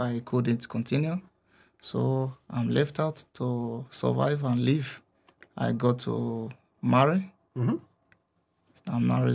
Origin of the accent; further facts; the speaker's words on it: Igueben, Edo, Nigeria; I grew up in Nigeria, Ewosa, Igueben local government, Edo State.